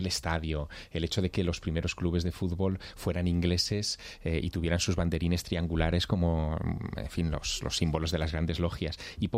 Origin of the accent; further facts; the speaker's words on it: Teruel, Aragon, Spain; born there; yo nací en Teruel